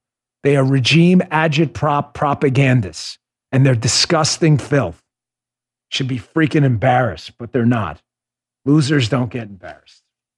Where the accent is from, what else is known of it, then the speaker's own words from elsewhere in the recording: New York, United States; I grew up in New York, Joe, and once in a while people would come in from the local mob